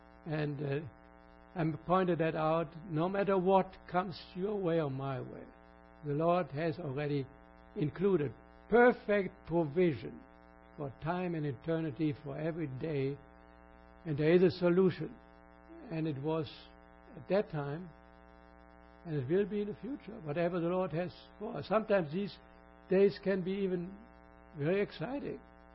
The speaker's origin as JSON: {"language": "English", "country": "Germany", "tie": "born there", "second_language": "English", "said": "And I was born on the River Rhine, where they always have a few jokes, you know."}